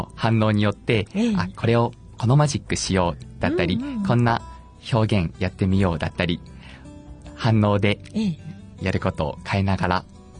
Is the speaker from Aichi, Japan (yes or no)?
yes; Okazaki, Aichi, Japan; はい、岡崎市の出身です。